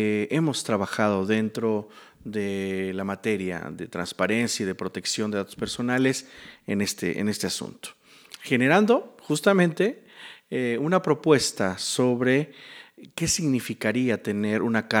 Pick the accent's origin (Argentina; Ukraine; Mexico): Mexico; cuál es el modelo que nos conviene más como mexicanas y mexicanos, es más, como latinoamericanos